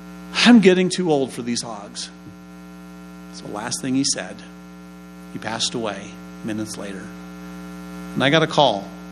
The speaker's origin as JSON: {"language": "English", "country": "United States", "moved": "as an adult", "lives_now": "Sweden", "said": "I'm an American. I moved to Sweden. I'm 18 years old. I'm a high school student."}